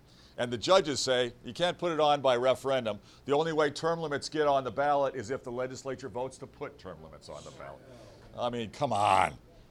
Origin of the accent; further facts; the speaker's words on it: Illinois, United States; Now, you know, I was born and raised in Illinois. I've lived in Illinois my whole life, 62 years.